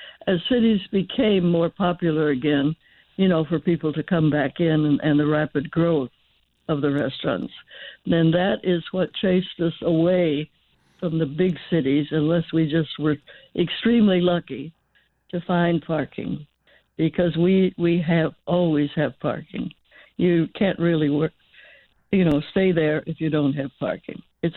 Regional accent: Amarillo, Texas, United States; born there; now in Oregon, United States; Well, my family was from Texas, and then my father found his way here, and once we did, we've stayed. We certainly have. My husband is definitely from Oregon, was born in Oregon. I was born in Amarillo, Texas.

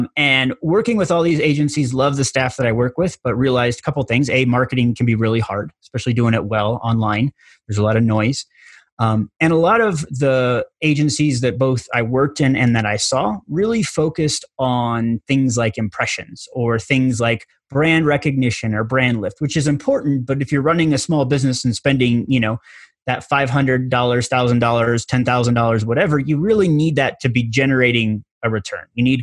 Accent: Indiana, United States; I'm from Indiana originally.

